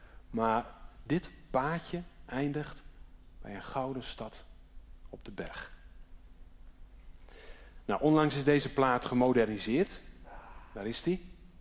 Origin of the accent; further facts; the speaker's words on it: Drachten, Friesland, Netherlands; born there; ik ben geboren in Drachten.